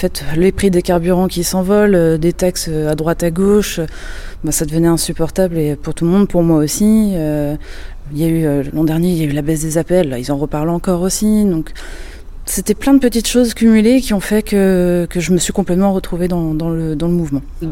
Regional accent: Brittany, France; now in Rennes, France; À la base, je suis originaire des Côtes d'Armor. Je suis enfant d'agriculteur.

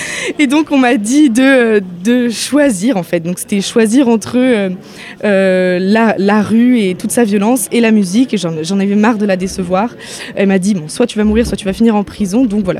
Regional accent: Cape Town, Western Cape, South Africa; French is a second language; Donc moi j'ai grandi à Cape Town et donc c'était super, mais à la fois c'était quand même très violent

